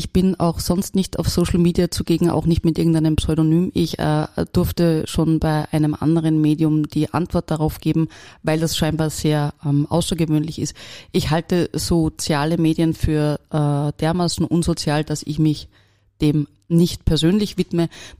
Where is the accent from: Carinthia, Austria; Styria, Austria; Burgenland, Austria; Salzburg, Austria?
Salzburg, Austria; now in Vienna, Austria; ja, ich komme aus Salzburg, ja, da tragen viele Menschen Barberjacken und Hemden und einen gewissen Teil dieser, möchte ich fast sagen, dieser Uniform habe ich nie abgelegt, obwohl ich schon seit Jahrzehnten in Wien lebe